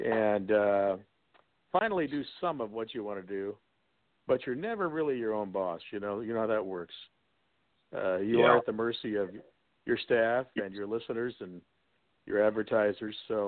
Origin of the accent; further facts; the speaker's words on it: Muncie, Indiana, United States; There was a place when I grew up in Muncie called the Mies Zoo.